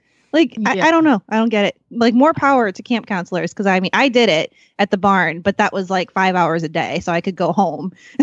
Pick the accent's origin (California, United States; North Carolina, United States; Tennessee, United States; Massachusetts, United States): California, United States; San Diego; from San Diego.